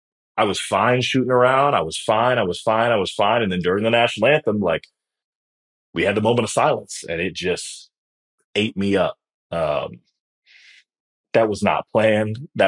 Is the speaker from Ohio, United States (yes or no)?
yes; Akron, Ohio, United States; I grew up in Akron